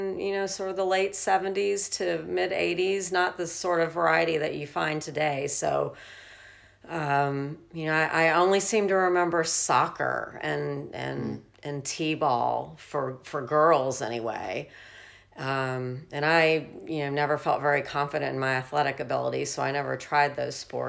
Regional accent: Memphis, Tennessee, United States; I grew up in Memphis, Tennessee, and I had a very simple childhood, but it was a lot of fun.

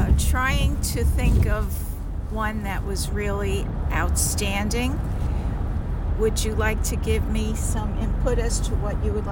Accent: Astoria, New York, United States; Oh, I grew up in Astoria, Long Island.

